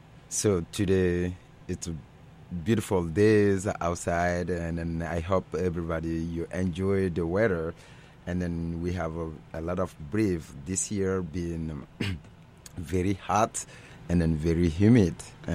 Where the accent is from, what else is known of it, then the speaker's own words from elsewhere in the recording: Sangbarala, Guinea; moved away as an adult; now in United States; I grew up in Sangbarala, Guinea. It's my village. I've been there for 25 years in my life and then immigrate into the capital city. And then from the capital city to Germany